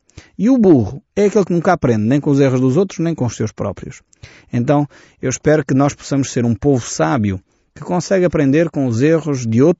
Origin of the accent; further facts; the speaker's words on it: Portugal; Nós, como portugueses, temos algo em semelhante com este povo, com esta cidade.